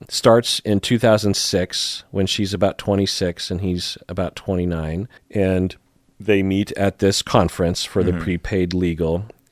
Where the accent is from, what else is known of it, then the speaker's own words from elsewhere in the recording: Issaquah, Washington, United States; also born or lived in Sammamish; I grew up in Issaquah and Sammamish, where there was a sizable minority of the kids who were Mormon.